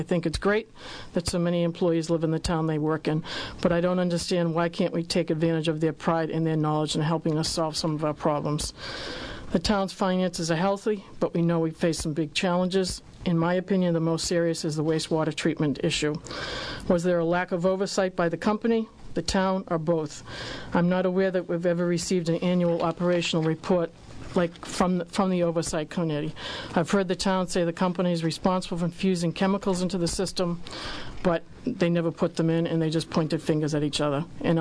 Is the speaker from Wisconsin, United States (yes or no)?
no; Boston, Massachusetts, United States; I grew up in Boston, graduating from a public high school.